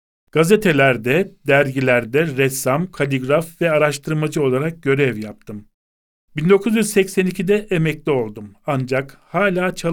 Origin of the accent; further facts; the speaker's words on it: Tarsus, Mersin, Turkey; born there; 1928'de Tarsus'ta doğdum.